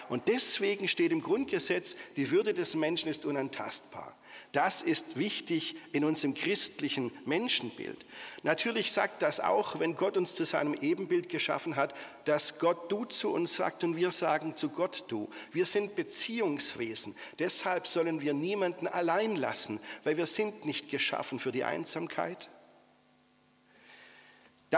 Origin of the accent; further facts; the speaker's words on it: Baden-Württemberg, Germany; Also die Diakoniestation auf der Schönbuchlichtung, da wo ich herkomme